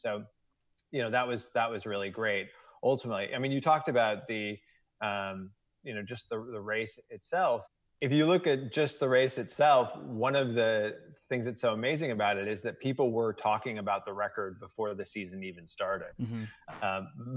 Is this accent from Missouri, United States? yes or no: yes; St. Louis, Missouri, United States; I grew up outside of St. Louis, got a lot of Cubs fans in my extended family.